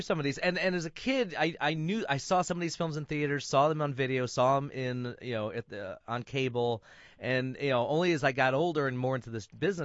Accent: Flint, Michigan, United States; Even in my hometown of Flint, Michigan, we got The Gray Fox, the Richard Farnsworth Western, which I thought was just fantastic.

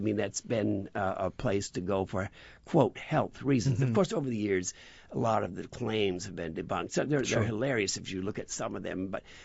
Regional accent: Connecticut, United States; We both originally from Connecticut, as a matter of fact.

